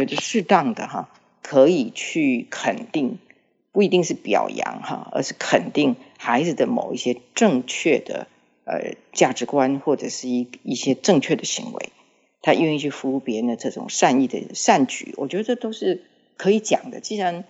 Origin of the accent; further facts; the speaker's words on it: China; 咱们是中国人